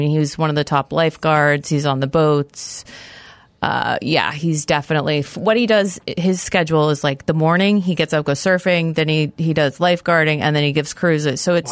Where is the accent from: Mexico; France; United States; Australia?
United States; Michigan; born there; I was born in Michigan. I moved around a lot as a kid, Texas, Illinois, San Diego, Florida.